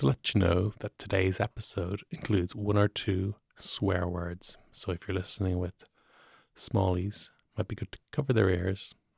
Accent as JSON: {"language": "English", "town": "Rathfarnham", "region": "Leinster", "country": "Ireland", "said": "I know what I'm from Athfarnham, which at one point in history was considered Wicklow before they redrew the line."}